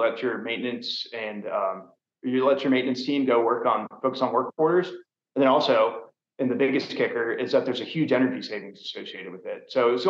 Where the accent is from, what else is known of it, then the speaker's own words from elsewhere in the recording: Tampa, Florida, United States; We're both from Tampa.